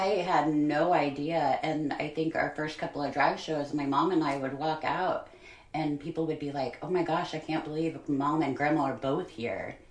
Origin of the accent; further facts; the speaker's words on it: Green Valley, United States; also born or lived in Kansas City / Independence; I was born in Kansas City. We lived in Independence until my parents divorced when I was about 6, and then we moved to Green Valley in 1979.